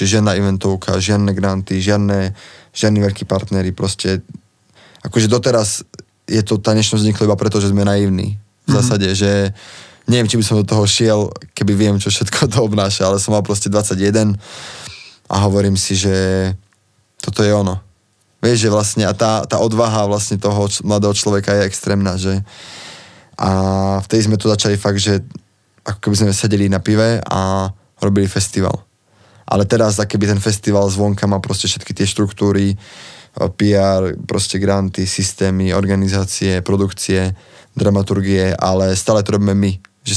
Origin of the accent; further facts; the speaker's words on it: Žilina Region, Slovakia; ale sme z Oravy a ja som dosť taký patriot